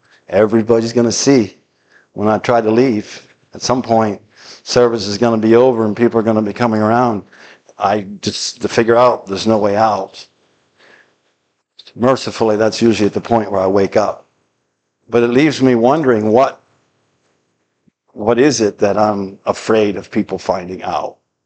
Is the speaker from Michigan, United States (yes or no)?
no; Pennsylvania, United States; I'm sitting in the church where I grew up in Pennsylvania.